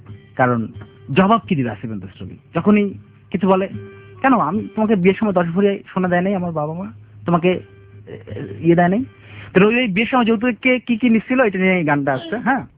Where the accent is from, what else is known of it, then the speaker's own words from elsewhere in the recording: Rangpur, Rangpur Division, Bangladesh; আমি যেহেতু রংপুরের লোক